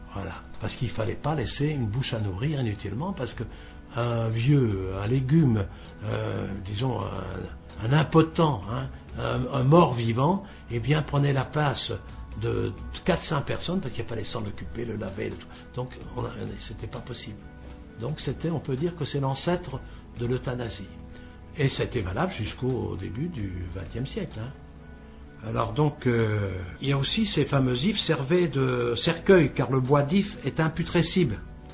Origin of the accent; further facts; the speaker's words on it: Brittany, France; je suis breton, donc je peux vous le dire